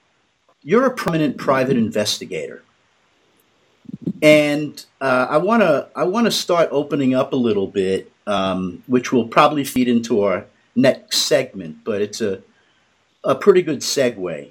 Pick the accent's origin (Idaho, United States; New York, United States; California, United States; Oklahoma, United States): New York, United States; I'm being from New York, I've been keeping, you know, sort of an eye on Trump for many, many years.